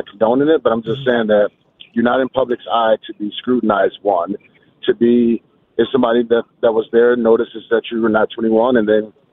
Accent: Detroit, Michigan, United States; I'm from Detroit, so families can be in a bar with their kids underage

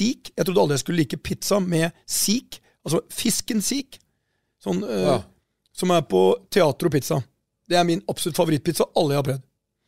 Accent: Porsgrunn, Telemark, Norway; uten at jeg hadde et bevisst forhold til det når jeg kom fra Porsgrunn, så har jeg alltid vært nysgjerrig på mennesker.

